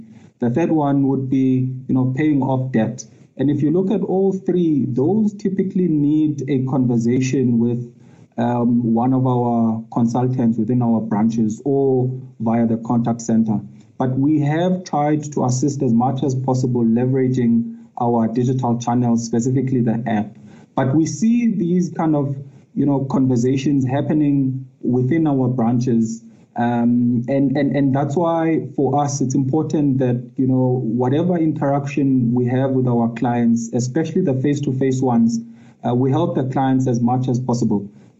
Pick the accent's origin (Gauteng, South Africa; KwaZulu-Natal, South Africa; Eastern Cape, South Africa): Eastern Cape, South Africa; Matatiele; I just think back to where I grew up in Montfrey and Matatiel